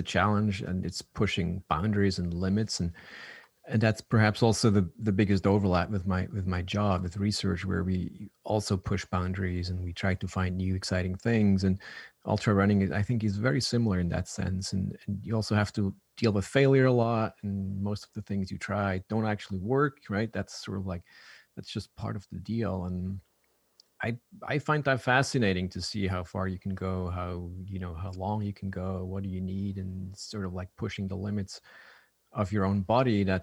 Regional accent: Switzerland; Yeah, I grew up in Switzerland, so right in the Swiss Alps in the middle.

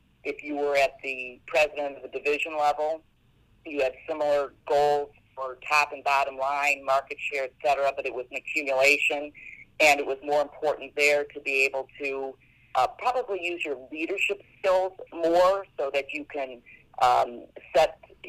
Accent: Chicago, Illinois, United States; it was also in my hometown. I'm from Chicago, so being here in Chicago was also nice.

